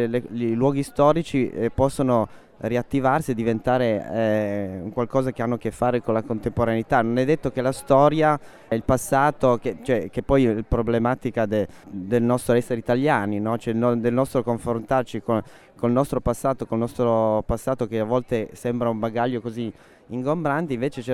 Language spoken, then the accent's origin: Italian; Turin, Piedmont, Italy; cose che per esempio noi che siamo di Torino, una città molto più contemporanea, se vuoi, di Venezia